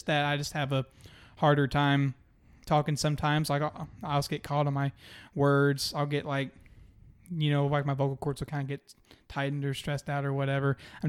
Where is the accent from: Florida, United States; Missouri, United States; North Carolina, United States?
North Carolina, United States; Monroe; also born or lived in Charlotte; I was born in Charlotte, but I was actually raised here in this area of Union County in the Monroe, Wingate kind of area.